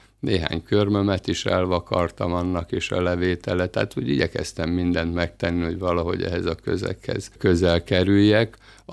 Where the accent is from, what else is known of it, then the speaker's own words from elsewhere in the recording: Mátészalka, Szabolcs-Szatmár-Bereg, Hungary; Én Szabolcs megyéből származom, szüleim, édesanyám és édesapám is nyírbátoriak, ott is ismerkedtek meg, és 57-ben kerültünk Máté Szalkára, és ott jártam az általános iskolát.